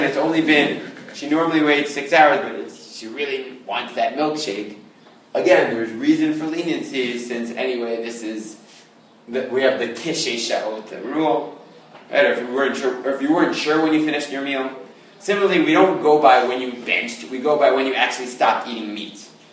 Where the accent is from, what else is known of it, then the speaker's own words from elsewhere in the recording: Brooklyn, New York, United States; I've been more immersed in the I'm from Brooklyn, more yeshivish world